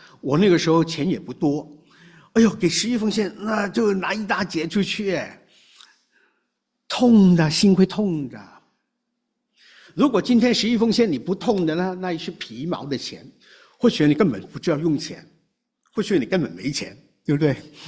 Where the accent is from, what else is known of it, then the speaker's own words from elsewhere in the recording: China; 那这个要悔改呢，对于我们从中国来的呢，那就很合适的，很重要的提醒。